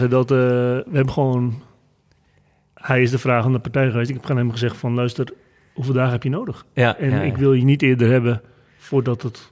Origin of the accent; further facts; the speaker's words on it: North Holland, Netherlands; En ik kom uit het Noord-Hollandse. En de Calvinistische inslag.